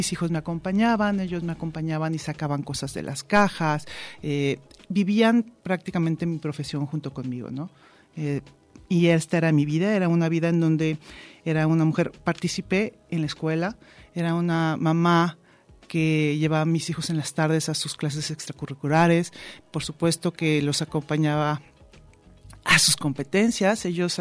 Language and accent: Spanish; Guadalajara, Jalisco, Mexico; Yo nací aquí en Guadalajara. Siempre he vivido en Guadalajara. Mi familia es de Guadalajara